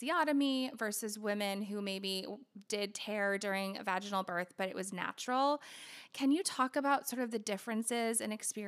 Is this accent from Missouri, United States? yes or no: yes; Missouri, United States; I love that. I'm from Missouri, not close, but, you know, we're kind